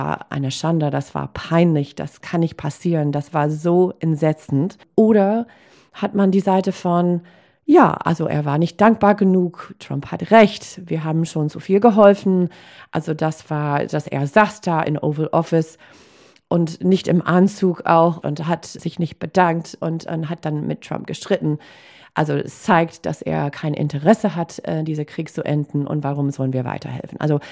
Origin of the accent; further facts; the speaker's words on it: Green Bay, Wisconsin, United States; German is a second language; was sagen Leute, mit denen ich aufgewachsen bin, aus Green Bay